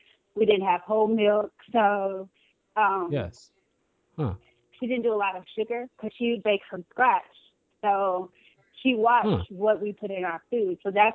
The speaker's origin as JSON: {"language": "English", "town": "Vicksburg", "region": "Mississippi", "country": "United States", "tie": "born or raised there", "said": "I grew up in Vicksburg, Mississippi."}